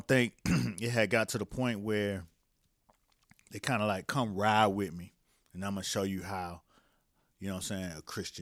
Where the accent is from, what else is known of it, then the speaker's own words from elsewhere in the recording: United States; I grew up in America, nigga. You know what I'm saying? And I ain't grew up in like in the Middle East where everything was just Muslim.